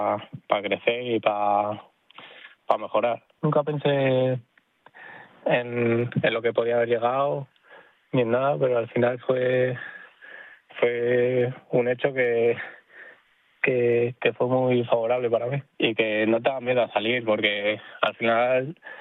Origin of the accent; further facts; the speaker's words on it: Gijón, Asturias, Spain; Lleva ya 11 años ahí y soy de Gijón